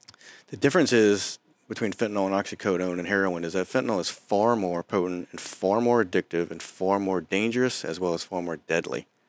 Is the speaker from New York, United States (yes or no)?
no; Norfolk, Virginia, United States; Born and raised in Ocean View.